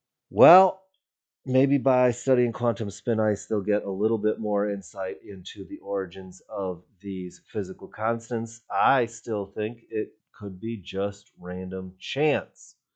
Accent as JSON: {"language": "English", "region": "Michigan", "country": "United States", "tie": "born or raised there", "said": "I grew up in Michigan. I grew up reading the Detroit News every day in the late 70s, into the 80s, into the 90s."}